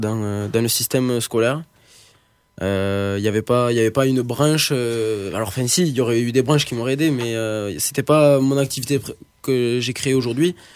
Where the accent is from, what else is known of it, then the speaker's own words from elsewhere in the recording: Villefranche-de-Rouergue, Occitanie, France; also born or lived in Rodez; Je suis né à Rodez, pour raconter un petit peu, je suis né prématuré, donc à 6 mois. Donc, ma mère a dû me faire naître à Rodez plutôt qu'à Villefranche. Pourtant, je suis toujours de, j'ai toujours été de Villefranche.